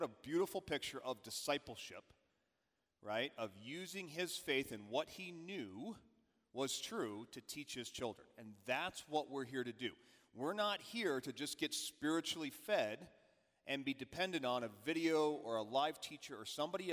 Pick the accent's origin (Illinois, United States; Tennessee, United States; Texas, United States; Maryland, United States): Texas, United States; As some of you know, I grew up in Texas